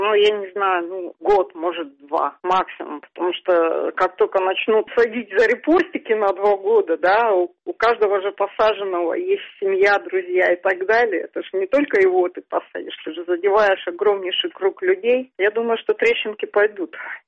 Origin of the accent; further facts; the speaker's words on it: Novosibirsk, Novosibirsk Oblast, Russia; Но, вот смотрите, я же из Новосибирска, у нас тут голосуют более-менее честно.